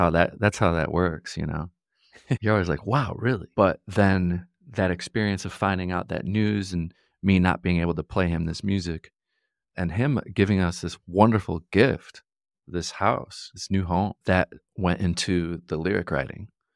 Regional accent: Chicago, Illinois, United States; I'm from Chicago, and my parents and everybody that's from up that way, it's just like work. That's it. It's such a blue-collar city that it's infectious.

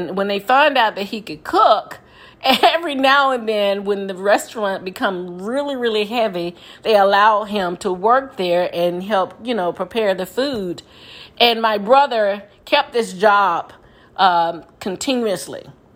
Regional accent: the South, United States; Of course, we're from the South

